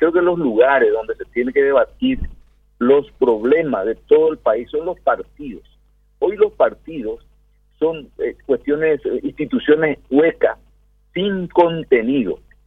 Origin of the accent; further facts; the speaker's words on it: Paraguay; somos paraguayos y entre paraguayos